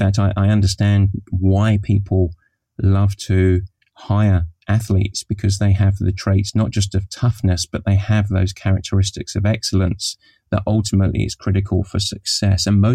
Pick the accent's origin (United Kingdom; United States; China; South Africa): United Kingdom; England; And myself being English, where I grew up in a culture of go and get a real job and we don't belong